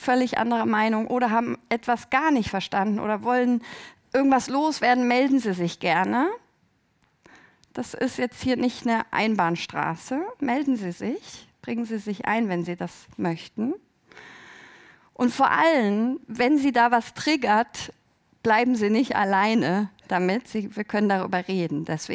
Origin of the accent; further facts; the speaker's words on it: Berlin, Germany; Ich komme aus Berlin.